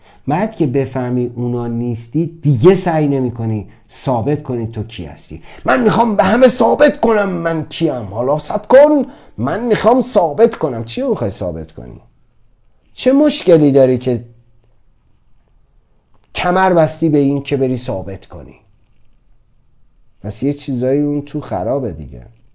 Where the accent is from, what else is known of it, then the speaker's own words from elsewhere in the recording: Tehran, Tehran Province, Iran; born there; دقیقا به همین اندازه ای که من در تهران به دنیا اومدم،